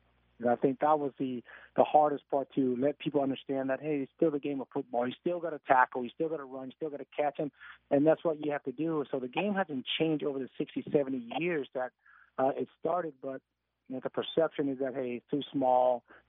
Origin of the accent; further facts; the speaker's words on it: Kalamazoo, Michigan, United States; also born or lived in Fort Chaffee, Arkansas; I was born in Fort Chaffee, Arkansas, and then we moved to Kalamazoo 6 months earlier.